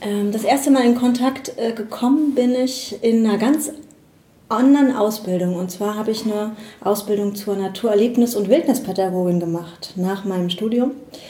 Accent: Bad Brücken, Rhineland-Palatinate, Germany; Ich komme aus dem kleinen Ort Bad Brücken, der ist in der Nähe von Bad Kreuznach und Bad Kreuznach liegt ganz grob so in Mainz-Bingen die Ecke.

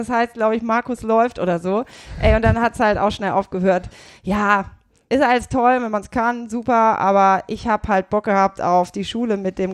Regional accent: Burgdorf, Lower Saxony, Germany; also born or lived in Leipzig

